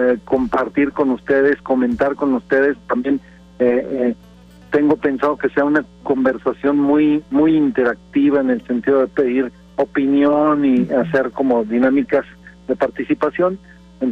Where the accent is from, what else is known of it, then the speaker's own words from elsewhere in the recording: Torreón, Coahuila, Mexico; moved away as an adult; Yo soy de Torreón, yo nací en Torreón, tengo ya más de 20 años viviendo en la ciudad, a donde tuve que trasladarme precisamente porque en Torreón no había opciones de profesionalización